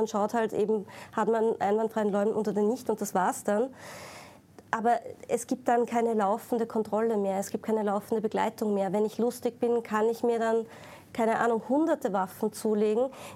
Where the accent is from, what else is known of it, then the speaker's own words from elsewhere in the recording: Salzburg, Austria; Ich bin in Salzburg am Land aufgewachsen